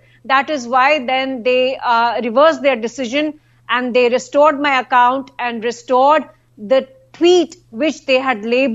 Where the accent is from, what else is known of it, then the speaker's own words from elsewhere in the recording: India; So it was my fundamental right as an Indian citizen to plead before the government of India